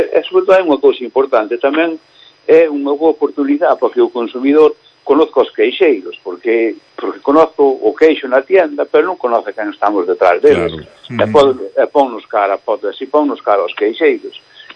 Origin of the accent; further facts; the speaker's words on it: Galicia, Spain; porque somos aquí de Galicia